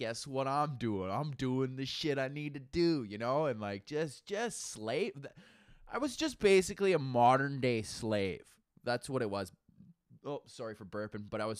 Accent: Alberta, Canada; because I'm from Alberta.

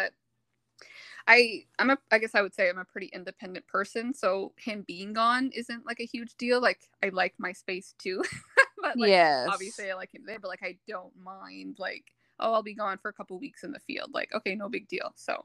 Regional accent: Moncton, New Brunswick, Canada; living in Moncton and growing up in Moncton, like, you just don't hear about the military really.

